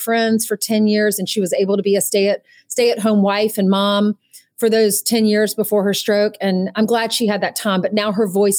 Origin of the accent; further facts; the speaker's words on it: South Carolina, United States; I grew up in South Carolina and wanted to be on, I would watch the Oscars and just cry.